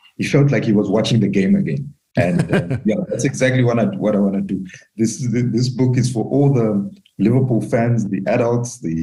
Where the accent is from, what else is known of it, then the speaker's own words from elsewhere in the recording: Zambia; born there; since I was born in Zambia, there was the tragedy of the Zambian national team